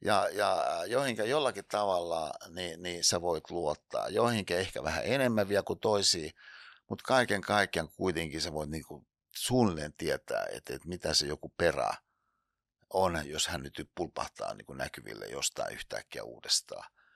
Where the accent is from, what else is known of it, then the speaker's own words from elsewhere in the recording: Hyvinkää, Uusimaa, Finland; niin kuin itse olen kotoisin Hyvinkäältä